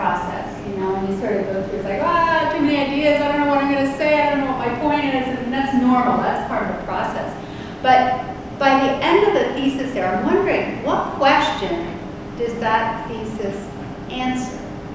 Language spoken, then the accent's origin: English; Canada; I'm Canadian. I can say that.